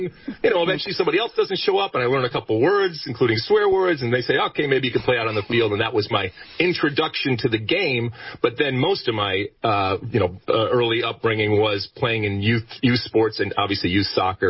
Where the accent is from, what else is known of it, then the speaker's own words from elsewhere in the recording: Michigan, United States; But I am certainly a product of the youth soccer system, although growing up in Michigan, I actually played as much and at times even more hockey growing up